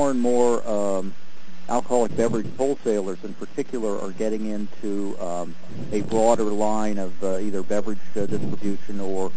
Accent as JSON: {"language": "English", "town": "Indianapolis", "region": "Indiana", "country": "United States", "said": "Well, I'm from Indianapolis, so we're never happy to hear Indianapolis things."}